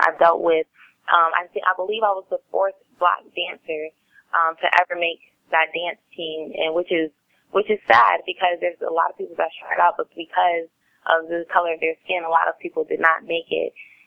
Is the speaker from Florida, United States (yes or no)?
yes; Oviedo, Florida, United States; I grew up in Oviedo. Oviedo is a small town, right next to Sanford and right outside of Orlando.